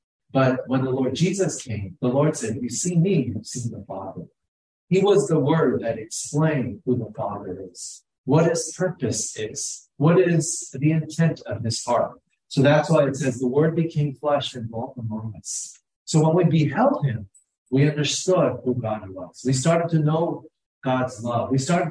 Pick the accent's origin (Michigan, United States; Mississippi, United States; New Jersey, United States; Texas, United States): New Jersey, United States; And we come from New Jersey. And so we're excited to be here.